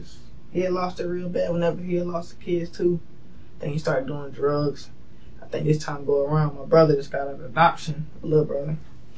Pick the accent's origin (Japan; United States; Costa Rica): United States; I'm like, I can't click it. I'm American.